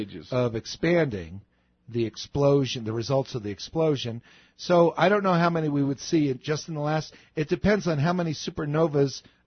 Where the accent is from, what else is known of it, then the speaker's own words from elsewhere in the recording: Prospect Park, New Jersey, United States; Well, when I grew up in Prospect Park, New Jersey, there was a remnant store my mother used to shop in.